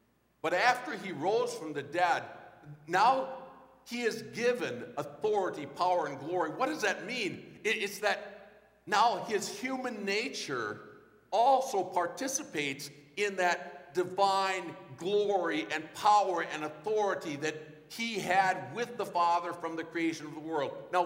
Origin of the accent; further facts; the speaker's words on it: Redwood Falls, Minnesota, United States; Now, I was thinking about my hometown recently. My hometown is Redwood Falls, Minnesota. You may not know Redwood Falls, but certainly you have heard of the suburb, North Redwood. About 200 people, don't blink, you know, that kind of town.